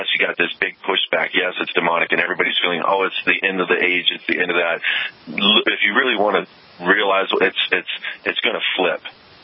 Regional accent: United States; I am an American.

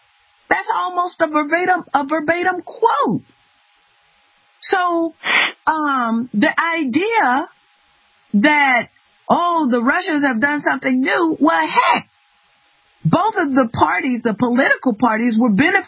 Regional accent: Georgia, United States; My home state of Georgia was the very first state in the union to adopt the electronic voting machines.

